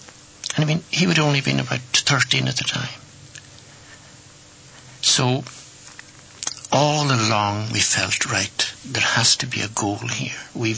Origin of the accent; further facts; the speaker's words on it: Gweedore, Ulster, Ireland; We grew up with it in Gwydor.